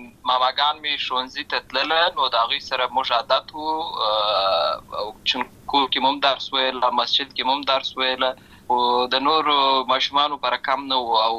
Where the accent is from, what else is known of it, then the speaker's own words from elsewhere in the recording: Lashkar Gah, Helmand, Afghanistan; زه په اصل کې د ورزغان ولایت یم، اما زه په هلمند ولایت لشکرګاه کې پیدا شوی یم، اما د لوی سوی یم، عملته می شونځي لسته ده